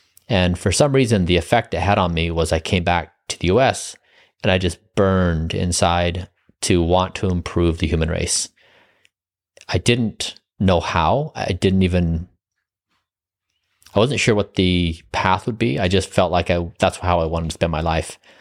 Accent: Utah, United States; In a small town, 30,000 people, in southern Utah.

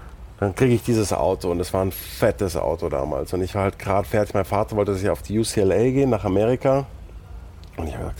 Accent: Germany; now in England; Also als Deutscher in England, also ich war natürlich nur der Nazi.

